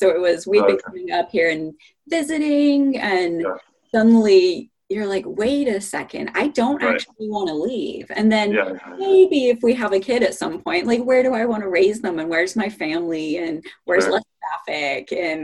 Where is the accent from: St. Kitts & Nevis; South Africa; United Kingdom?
United Kingdom; now in United States; I'm originally from England and I just keep getting progressively like further and further west.